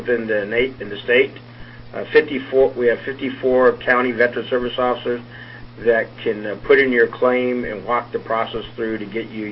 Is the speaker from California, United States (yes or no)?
yes; California, United States; born and raised in California, graduate of Chico State there north, so know the area well, and served all over the world, enjoyed it.